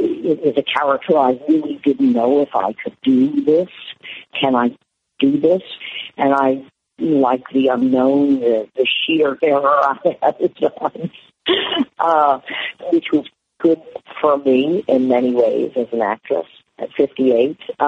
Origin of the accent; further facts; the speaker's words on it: New Orleans, Louisiana, United States; I went to, you know, big public high school. I grew up in Algiers. You know, I grew up in the suburbs.